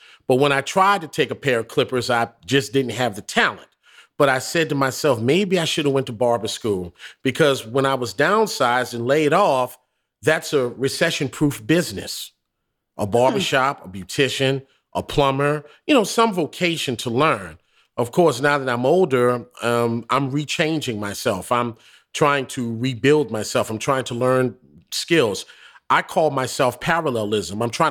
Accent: New Orleans, Louisiana, United States; And they owned a barbershop, a large barbershop in my hometown of New Orleans, to Louisiana. Shout out to New Orleans.

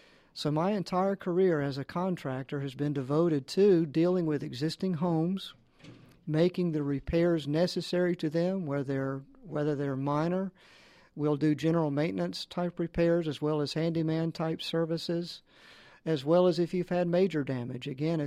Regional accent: Georgia, United States; I am from the Atlanta area. I was born and raised in DeKalb County. I've always lived around metropolitan Atlanta.

